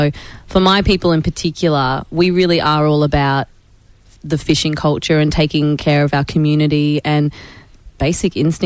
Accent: Cairns, Queensland, Australia; I was brought up in Cairns as well, so a lot of my family are in Cairns

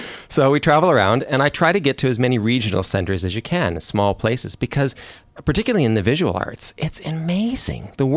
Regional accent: Canada; accent: Canadian; So my accent is Canadian.

